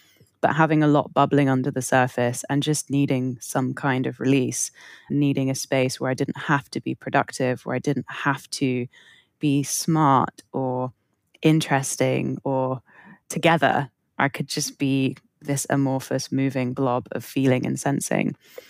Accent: London, United Kingdom; Growing up in North London, I know it's really different depending on where people grow up, but there were a lot of options, let's say, in North London

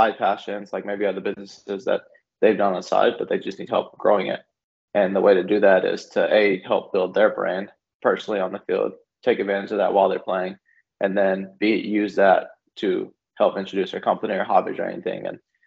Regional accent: Texas, United States; Yeah, so I was born in Texas in the U.S.

